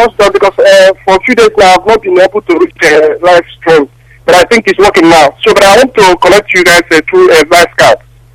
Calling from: Amsterdam, North Holland, Netherlands; I'm calling from Amsterdam.

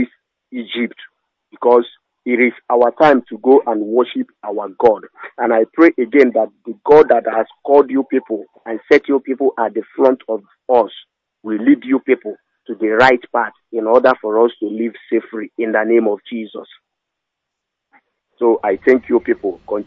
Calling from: Onitsha, Anambra, Nigeria; I'm calling from Onitsha.

